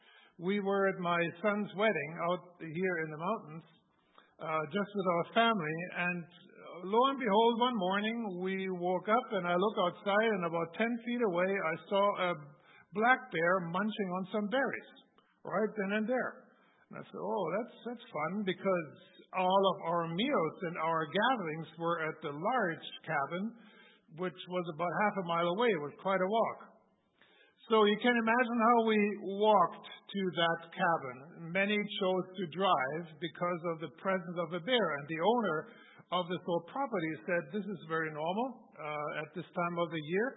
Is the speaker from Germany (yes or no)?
yes; Germany; Me being a city slicker, you know, I grew up in Germany and I grew up in a city and I was not familiar with all the outdoor world.